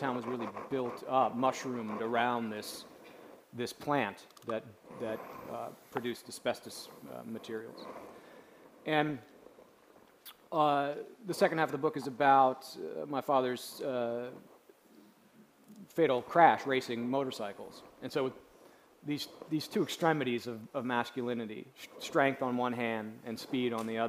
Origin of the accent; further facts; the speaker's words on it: Manville, New Jersey, United States; growing up in a very masculine Italian-American Catholic household in New Jersey. My hometown's name is Manville.